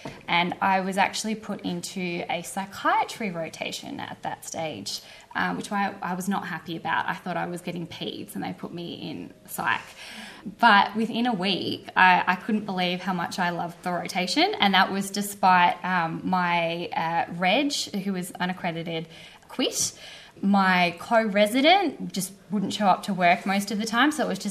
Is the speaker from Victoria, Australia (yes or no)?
yes; Bendigo, Victoria, Australia; I finished school in like 07, high school. I'm from Bendigo originally.